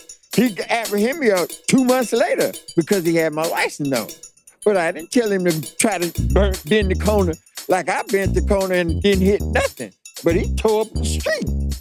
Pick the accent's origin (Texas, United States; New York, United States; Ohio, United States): Texas, United States; I'm from Texas, and I was raised up on that.